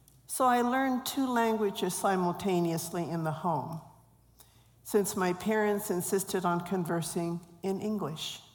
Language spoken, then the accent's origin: English; Maywood, California, United States; born there; I was born on June 23, 1947. In the town of Maywood, California, a small hamlet outside Los Angeles, to a father that hailed from Puerto Rico and a mother from El Paso, Texas.